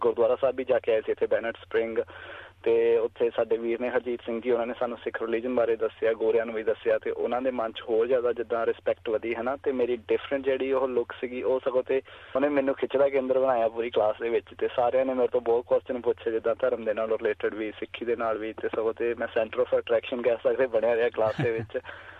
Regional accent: Amloh, Punjab, India; now in Melbourne, Australia; ਮੈਂ 2005 ਵਿੱਚ ਆਇਆ ਸੀ ਆਸਟ੍ਰੇਲੀਆ, ਮੈਲਬਰਨ ਆਇਆ ਸੀ। ਅਤੇ ਪਿਛੋਕੜ ਮਤਲਬ ਮੈਂ ਪੰਜਾਬ ਤੋਂ ਹਾਂ, ਖੰਨੇ ਦੇ ਲਾਗੇ ਛੋਟਾ ਜਿਹਾ ਸ਼ਹਿਰ ਅਮਲੋ, ਉੱਥੋਂ ਹਾਂ ਜੀ।

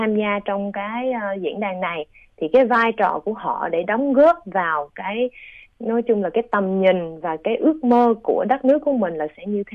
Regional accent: Australia; Vì mình là người Úc, mình đã lớn lên ở Úc, nhưng mình có một cái gốc Việt rất là quan trọng đối với cái bản chất của cá nhân mình.

